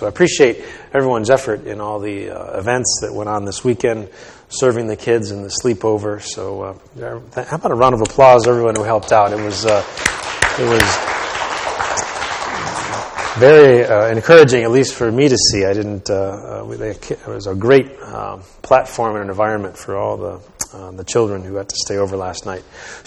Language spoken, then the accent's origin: English; New England, United States; I was thinking, I grew up in New England, and we used to go to Vermont every so often.